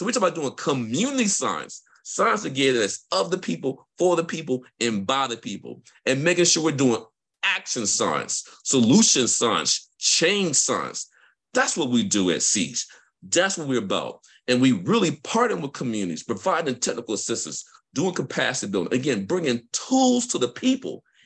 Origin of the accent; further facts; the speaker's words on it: Mississippi, United States; So I grew up in Mississippi. I grew up near a sewage treatment plant in a major highway.